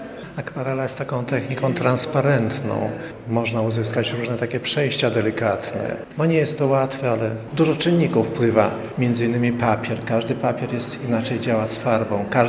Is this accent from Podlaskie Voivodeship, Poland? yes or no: yes; Konne, Podlaskie Voivodeship, Poland; born there; No, ja się urodziłem na wsi w Konnym i tam przebywam zawsze latem do późnej jesieni nad rzeką Supra.